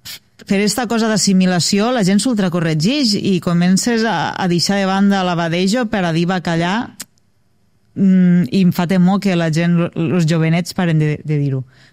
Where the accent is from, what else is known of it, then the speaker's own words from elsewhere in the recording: Catalonia, Spain; que ja som els últims habitants de la Terra de fer-les servir d'esta manera, que som la gent del Delta